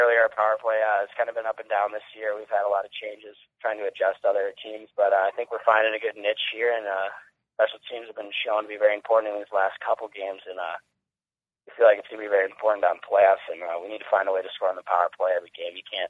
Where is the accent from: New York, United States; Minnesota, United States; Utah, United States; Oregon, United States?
Minnesota, United States; growing up in Minnesota, WCHA or nothing was all the games you watched it forever growing up